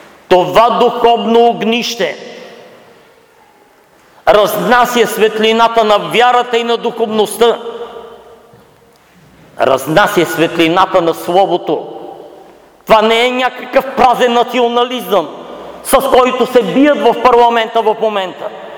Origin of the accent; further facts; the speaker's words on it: Pazardzhik Province, Bulgaria; Аз съм дошъл от Пазарджишкия край, от едно село.